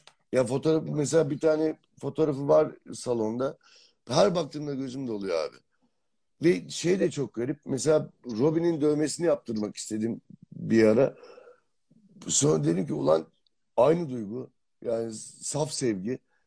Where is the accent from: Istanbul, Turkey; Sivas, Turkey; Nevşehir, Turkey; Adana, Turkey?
Sivas, Turkey; Ben Sivas'ta sobalı ve iki odalı bir evde doğdum.